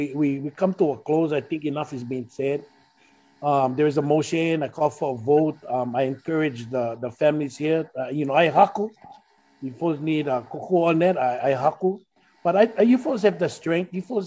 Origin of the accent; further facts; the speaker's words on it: Hawaii, United States; As a Hawaiian, we always find solution.